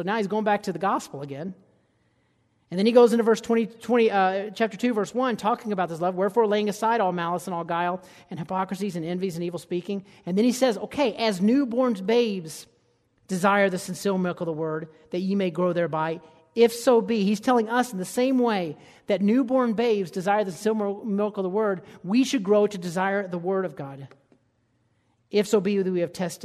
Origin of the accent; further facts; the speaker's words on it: Alabama, United States; It was kind of like studying, and I grew up in Alabama. We didn't have to study.